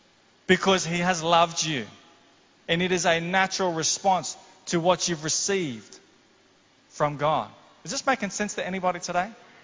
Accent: Mount Isa, Queensland, Australia; born there; I was born in Mount Isa. If you can forgive me for that, I was born in Mount Isa.

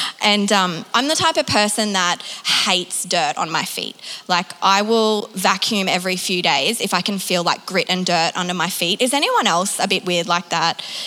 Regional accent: Sunshine Coast, Queensland, Australia; also born or lived in Ipswich / Mount Isa; I moved here from Mount Isa, but I grew up on the sunny coast. I was born in Brisbane, Ipswich actually, which I don't normally tell people

